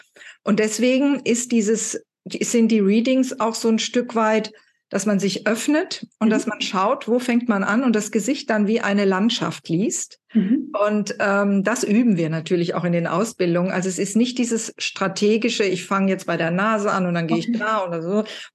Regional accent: Cologne, North Rhine-Westphalia, Germany; Und ich komme ja hier aus Köln

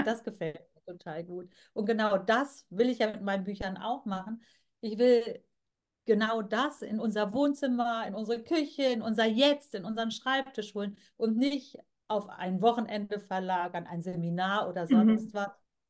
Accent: Germany; Mein Vater, der stammte aus Indien und meine Mutter ist Deutsche. Und ich bin hier in Deutschland geboren, aufgewachsen und war nur ab und zu mal in Indien zu Besuch.

